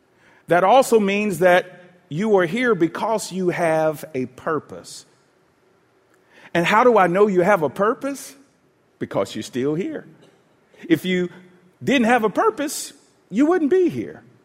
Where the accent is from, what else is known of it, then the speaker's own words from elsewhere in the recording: Atlanta, Georgia, United States; When I grew up here in Atlanta in the inner city, I used to look at Buckhead as the promised land.